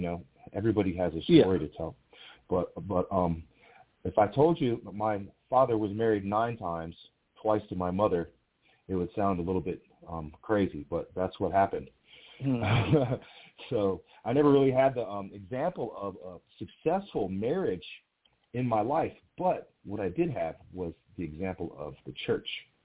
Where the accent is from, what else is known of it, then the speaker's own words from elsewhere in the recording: Peoria, Illinois, United States; I grew up in Peoria, Illinois. I don't know if your audience is familiar.